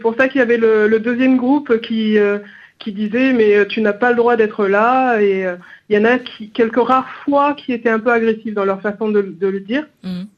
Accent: Guinea; ça partait d'un été à Farana, en Guinée, parce que je suis guinéenne.

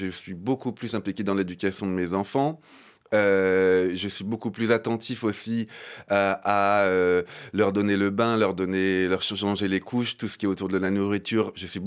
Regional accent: France; Moi, je viens de la France. Dans la France, c'est un peu plus traditionnel.

